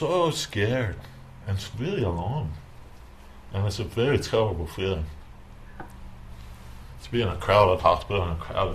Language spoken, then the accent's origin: English; Northeast, United States; And I'm from the Northeast. And so I was in a hospital in New York City.